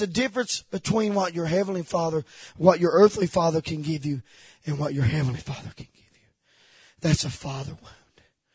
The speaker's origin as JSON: {"language": "English", "town": "Walden's Creek", "region": "Tennessee", "country": "United States", "said": "I'm from Walden's Creek."}